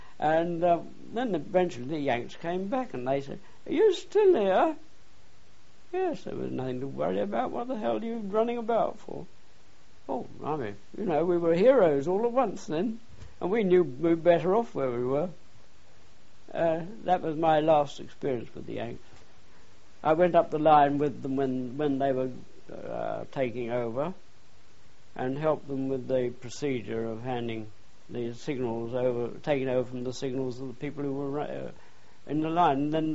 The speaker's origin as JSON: {"language": "English", "region": "Scotland", "country": "United Kingdom", "said": "and being the Scot, and we had a mess marquee where we were all sitting down together"}